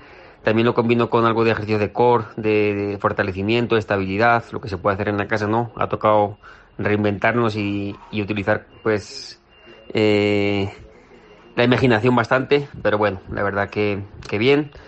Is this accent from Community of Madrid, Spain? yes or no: no; Osa de Montiel, Castilla-La Mancha, Spain; A todos los paisanos de Albacete, de Castilla-La Mancha, de mi pueblo, la Osa de Montiel